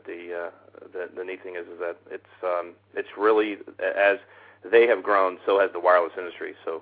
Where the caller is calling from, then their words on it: Cincinnati, Ohio, United States; I'm actually in Cincinnati, Ohio.